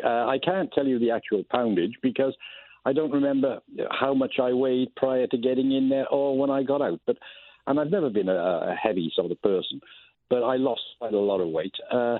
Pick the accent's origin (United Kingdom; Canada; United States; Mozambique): United Kingdom; in those days, as a Brit, we didn't need visas, you see.